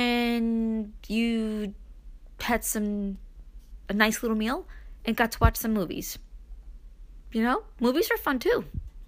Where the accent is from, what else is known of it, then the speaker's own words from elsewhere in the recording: Brooklyn, New York, United States; moved away as an adult; now in Upstate New York, United States; I grew up in Brooklyn. I was raised there, got married. I moved to upstate.